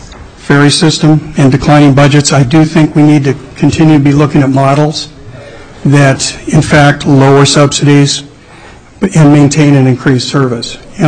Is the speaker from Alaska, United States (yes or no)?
yes; Juneau, Alaska, United States; I was born and raised here in Juneau, and I still remember when I went through school here when the first ferries arrived.